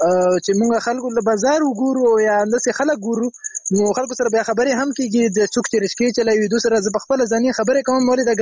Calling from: Hangu, Khyber Pakhtunkhwa, Pakistan; ما خو د پاکستان درته هنګویو نه مې درته زنګ وهلی دی

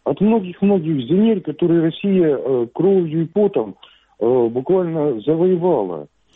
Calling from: Luhansk, Luhansk Oblast, Ukraine; Из Луганска.

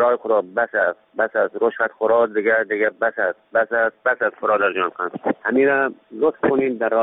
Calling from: Andar, Ghazni, Afghanistan; از انداز مزاحمت میشم

